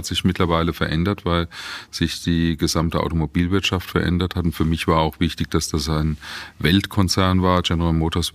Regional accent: Rüsselsheim, Hesse, Germany; born there; Ich bin geboren in Rüsselsheim, also der Standort der Adam Opel AG damals, heute Bestandteil des Stellantis-Konzerns

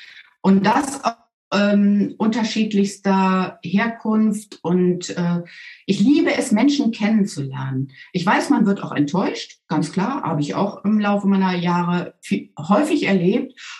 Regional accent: Solingen, North Rhine-Westphalia, Germany; Also ich komme ja aus der Großstadt Solingen, ne?

